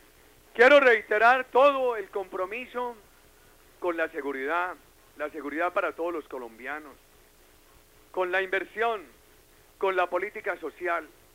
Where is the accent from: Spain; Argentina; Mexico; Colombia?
Colombia; Fredonia, Antioquia; a mí me ha dado mucha pena las veces que vengo a mi tierra y aparece el problema de la carretera de Fredonia